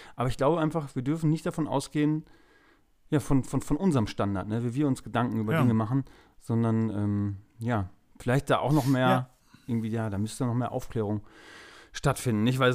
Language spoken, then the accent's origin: German; Gelsenkirchen, North Rhine-Westphalia, Germany; ich bin ja gebürtig aus Gelsenkirchen, also ich bin sehr multikulturell aufgewachsen.